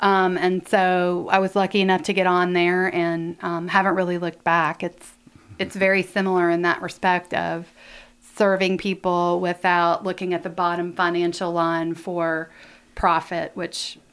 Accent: Nashville, Tennessee, United States; now in Lexington, United States; Well, just quickly, I grew up in Nashville, and I moved to Lexington in 1980

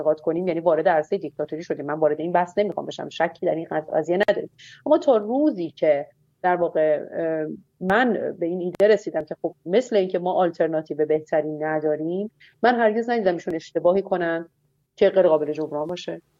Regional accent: Iran; اصلا گیرم من به عنوان یک ایرانی، یک فردی که یک حق رأی داره

